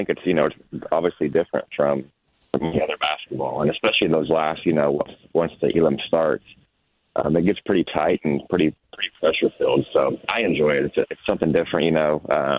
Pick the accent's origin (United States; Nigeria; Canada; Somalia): United States; Wichita, Kansas; obviously with me being from Wichita, it's really nice that I can just play in my hometown.